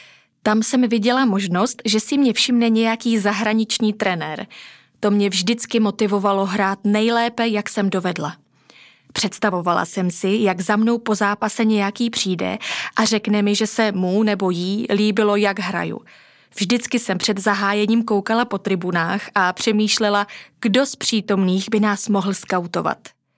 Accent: Kyjov, South Moravian Region, Czechia; Kyjov, odkud pocházím, je malé město.

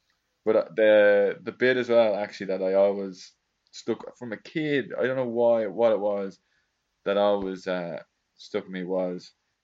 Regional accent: Ireland; being Irish, it sort of resonates, I think, or, like, it makes me think about, like, our biggest party day of the year, St. Patrick's Day

